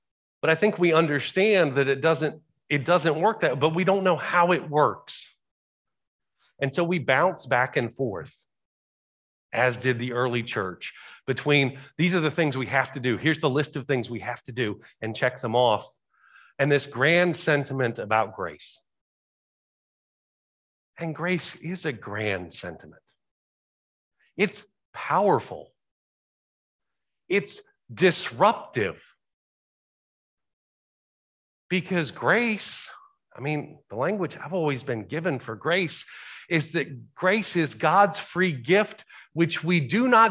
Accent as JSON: {"language": "English", "region": "Southeast", "country": "United States", "tie": "born or raised there", "said": "So, growing up in the Southeast, you could go into any BP station and there would be this rack of cards at the cash register."}